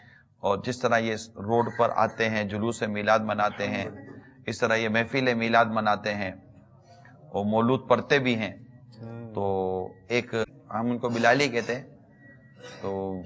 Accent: Pakistan; ہمیں پراؤڈ ہے ہمارے پاکستان، ہم کہیں کہ میں پاکستانی ہوں الحمدللہ، اور دنیا کے جس ملک میں بھی ہوں مگر پاکستانی ہوں الحمدللہ

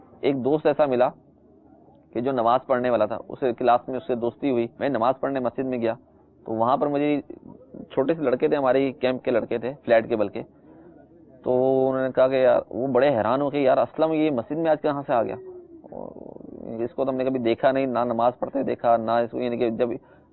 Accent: Karachi, Sindh, Pakistan; اور یعنی کہ وہ ہمارا علاقہ تھا قصبہ کالونی کٹی پہاڑی

